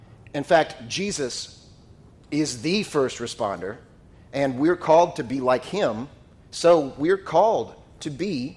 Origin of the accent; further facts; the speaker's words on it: Florida, United States; I grew up in Florida, and I remember preparing for hurricanes.